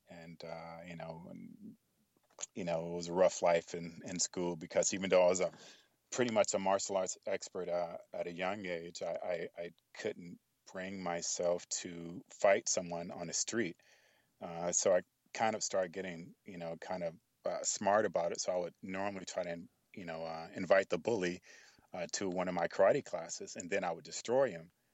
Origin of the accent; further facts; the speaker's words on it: Fresno, California, United States; born there; You know, I was born in Fresno, California. 1965 is when I was born.